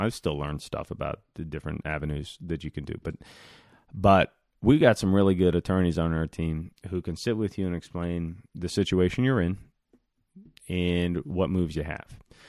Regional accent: West Virginia, United States; I grew up in West Virginia. We don't do lacrosse in West Virginia. Maybe they do now. Where I grew up, there was no lacrosse in West Virginia.

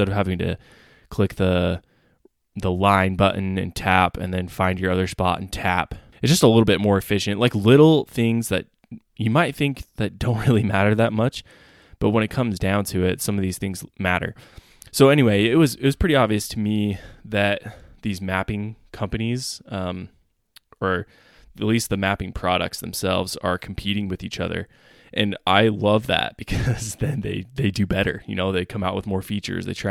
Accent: Utah, United States; And I know growing up in Utah, there's just public land everywhere.

